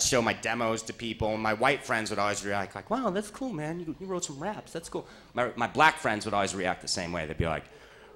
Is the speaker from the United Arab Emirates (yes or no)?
no; Lexington, Kentucky, United States; now in California, United States; I'm from Lexington, Kentucky. I moved out to California, I realized that … is not an intimidating rap name.